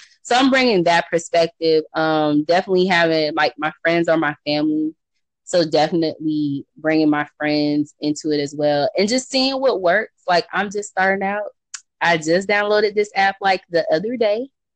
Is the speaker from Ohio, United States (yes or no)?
yes; Ohio, United States; I grew up in Ohio. They're like, well, Ohio don't talk country. I'm like, I'm literally like an hour away from Kentucky. So we talk country for real.